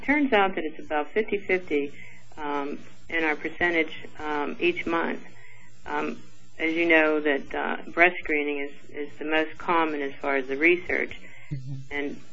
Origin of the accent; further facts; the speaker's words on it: Pittsburgh, Pennsylvania, United States; I'm from Pittsburgh, born and raised.